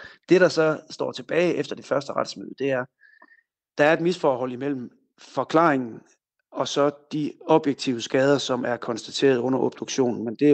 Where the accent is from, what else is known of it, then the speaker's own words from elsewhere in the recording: Jutland, Denmark; Nu er jeg selv jyde